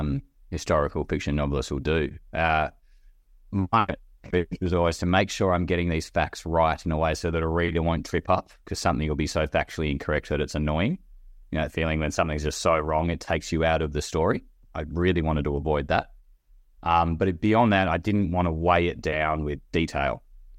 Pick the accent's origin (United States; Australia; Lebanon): Australia; Launceston, Tasmania; I grew up in Launceston and the Tamar Valley.